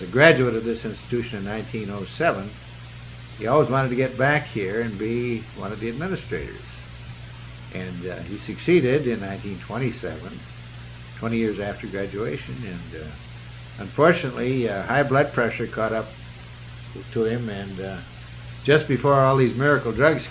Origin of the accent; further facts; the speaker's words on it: Janesville, Wisconsin, United States; also born or lived in Sun Prairie / Edgerton; We were living in Edgerton at the time. My dad was superintendent there. We were there from 1912 to 1920 when he took the position of superintendent of the schools at Janesville. And for 7 years, we were in Janesville